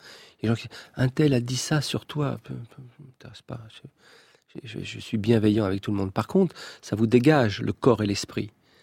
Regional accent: Champigny-sur-Marne, Île-de-France, France; also born or lived in Paris; je suis né à Belleville, Ménilmontant. Ces quartiers, il y a une grande partie qui avait beaucoup d'insalubrité. Donc mes parents ont été affectés à HLM, puis à Champigny-sur-Marne.

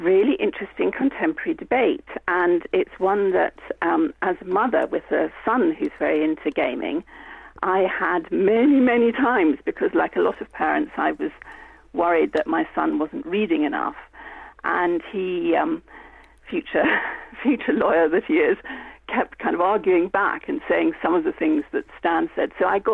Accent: Italy; moved away; so unlike the Mediterranean that I grew up with, because I grew up in Italy

